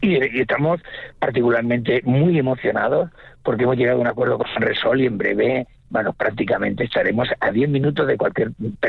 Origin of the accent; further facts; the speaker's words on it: Badalona, Catalonia, Spain; born there; yo soy nacido en Badalona, aquí en Barcelona, hijo de Julio y Amparo, que tuvieron 11 hijos. Ellos, emigraron desde Orihuela, Alicante hasta Barcelona.